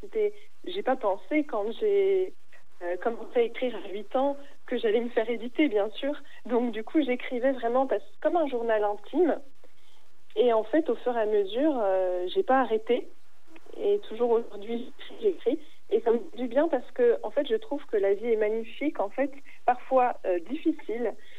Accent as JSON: {"language": "French", "town": "La Rochelle", "region": "Nouvelle-Aquitaine", "country": "France", "said": "Alors, moi, je suis de La Rochelle, en fait."}